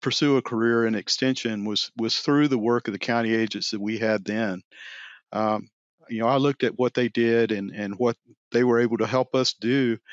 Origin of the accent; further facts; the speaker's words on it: South Carolina, United States; So I grew up in South Carolina, and we had a pretty diversified farm.